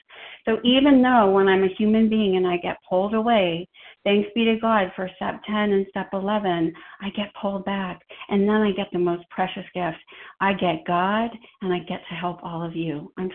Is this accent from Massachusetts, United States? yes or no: yes; Wellesley, Massachusetts, United States; I grew up in Wellesley, Massachusetts, which if you don't know, is a very affluent town